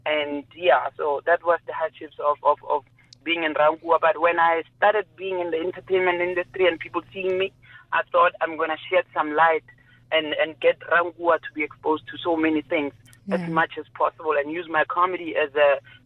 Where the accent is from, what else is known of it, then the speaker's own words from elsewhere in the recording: Ga-Rankuwa, Gauteng, South Africa; Yeah, Garankuwa. I was born there, and everything that I've learned until after high school was in Garankuwa.